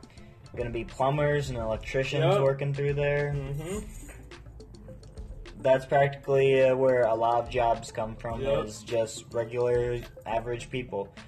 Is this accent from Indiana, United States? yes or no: no; Escanaba, Michigan, United States; I'm from Escanaba, Michigan, 49829.